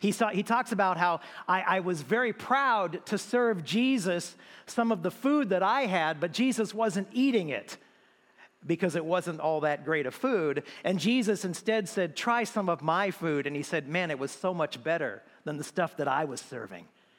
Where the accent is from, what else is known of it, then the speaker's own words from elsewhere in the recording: Moreno Valley, California, United States; I grew up here in Moreno Valley, Sunnymead, back when I was a kid